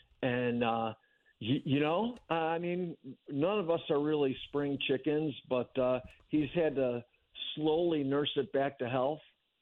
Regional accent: Chicago, Illinois, United States; And you know, I'm from Chicago.

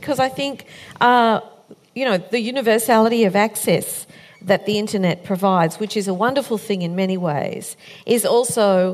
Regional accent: Australia; as an Australian, and we follow English spelling here

